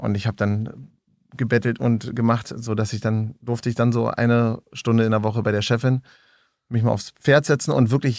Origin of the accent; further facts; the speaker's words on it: Stendal, Saxony-Anhalt, Germany; also born or lived in Frankfurt (Oder); Also gebürtig Frankfurt-Oder, und dann bin ich relativ frühzeitig nach Sachsen-Anhalt verschleppt worden, ohne mein Zutun.